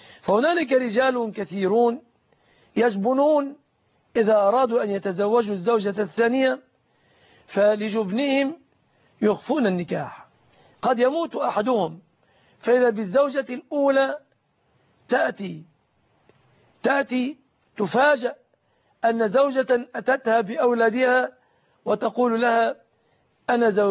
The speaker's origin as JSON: {"language": "Arabic", "country": "Egypt", "said": "ليست عندنا في مصر"}